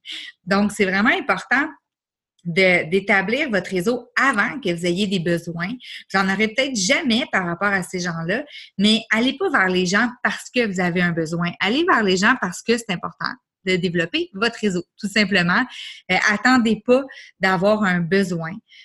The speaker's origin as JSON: {"language": "French", "region": "Quebec", "country": "Canada", "said": "dire qu'on est expatrié, qu'on vient du Québec, Canada, français"}